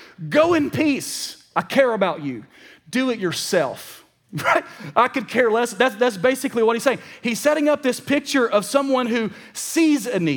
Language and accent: English; Alabama, United States; By the way, I'm from Alabama, all right?